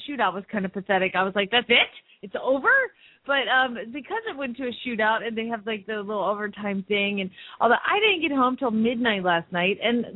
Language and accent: English; Phoenix, Arizona, United States; from Phoenix, Arizona